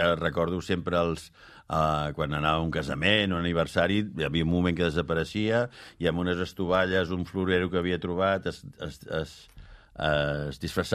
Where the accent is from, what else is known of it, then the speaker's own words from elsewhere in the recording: Barcelona, Catalonia, Spain; Sí, em vaig criar al Poble Sec, amb una família molt humil, però sense problemes